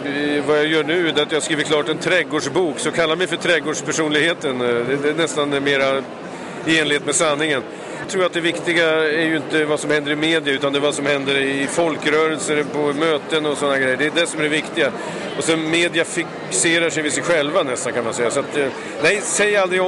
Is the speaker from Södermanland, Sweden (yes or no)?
yes; Vingåker, Södermanland, Sweden; Jag uppväxte i en liten ort som heter Vingåker, född 1959. Jag växte upp i en ganska typisk arbetarfamilj